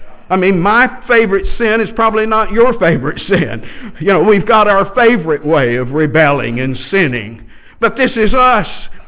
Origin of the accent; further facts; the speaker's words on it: Texas, United States; I had sheep growing up in Texas. I grew up on a cotton farm.